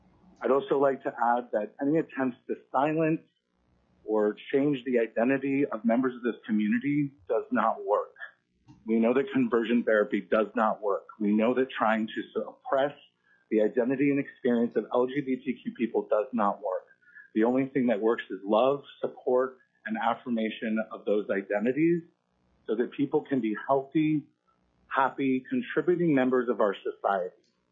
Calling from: Anchorage, Alaska, United States; I'm calling from Anchorage.

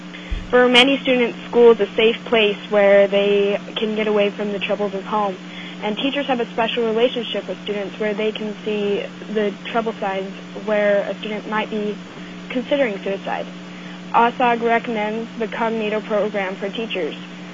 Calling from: Port Heiden, Alaska, United States; I'm calling in from Port Hyden.

